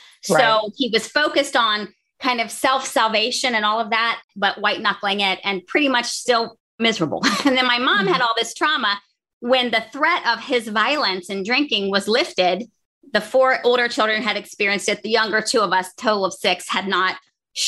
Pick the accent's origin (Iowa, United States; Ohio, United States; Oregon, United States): Ohio, United States; I am from the Midwest. I'm an Ohio girl. I was raised the youngest of six kids, and I was born into pretty much a family that was in crisis and conflict.